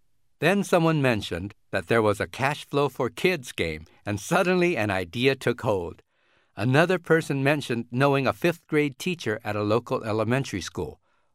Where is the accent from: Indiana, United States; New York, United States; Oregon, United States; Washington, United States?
Indiana, United States; Indianapolis; We met in elementary school, and growing up in Indianapolis, we played plenty of games together.